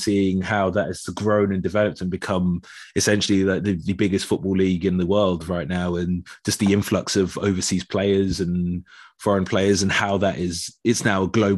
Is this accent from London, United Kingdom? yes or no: yes; London, United Kingdom; Growing up in London